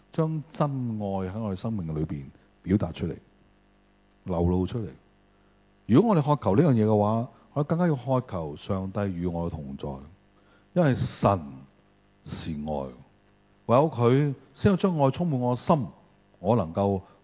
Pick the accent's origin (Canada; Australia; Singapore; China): China; 我中国人的说话讲得很好啊